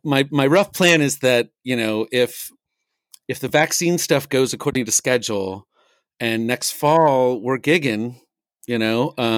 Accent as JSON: {"language": "English", "town": "Menlo Park", "region": "California", "country": "United States", "tie": "born or raised there", "said": "I grew up on Lorelei Lane right off of Marsh Road in Menlo Park. And we had these train tracks behind my house in Menlo Park"}